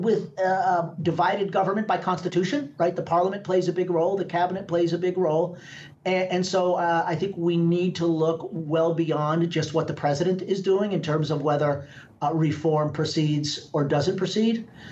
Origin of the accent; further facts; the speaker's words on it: United States; I'm an American.